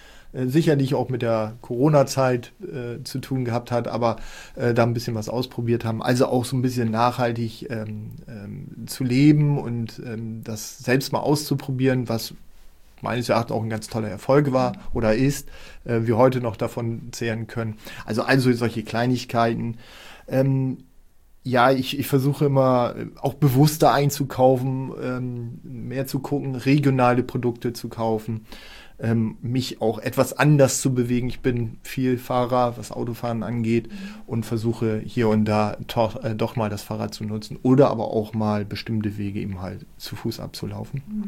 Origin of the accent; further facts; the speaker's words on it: Saarland, Germany; ich komme aus dem Saarland, ich bin dort aufgewachsen, ich habe da fast 40 Jahre oder über 40 Jahre gelebt.